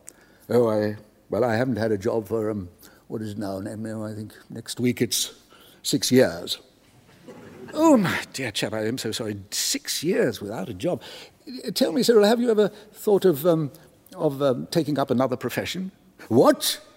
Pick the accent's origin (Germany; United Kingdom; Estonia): Germany; Berlin; moved away; Because I come from Germany. I'm actually from Berlin. And we as a family were refugees just before the war, because it so happened that my father was Jewish